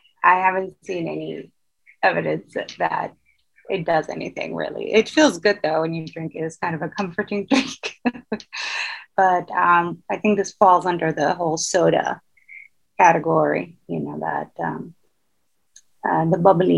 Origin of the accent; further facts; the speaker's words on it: Sudan; I must admit that growing up in Sudan, that was something I was told to do and I did do.